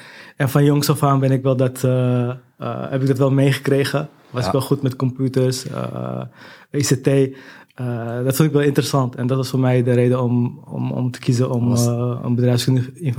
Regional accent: Amsterdam, North Holland, Netherlands; 35 jaar. Geboren en getogen in Amsterdam. Ouders van Turkse afkomst.

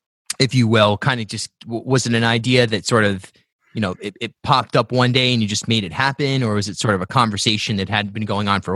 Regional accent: Rhode Island, United States; You know, I remember growing up, I grew up in South County, went to Charahoe.

